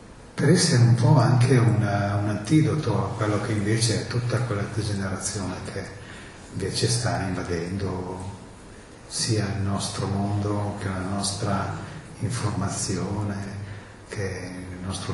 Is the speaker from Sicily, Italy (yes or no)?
no; Piacenza, Emilia-Romagna, Italy; born there; perché io sono nato a Piacenza.